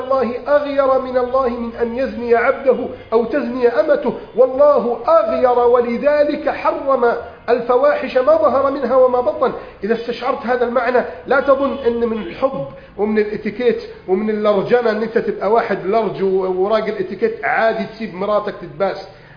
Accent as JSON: {"language": "Arabic", "country": "Egypt"}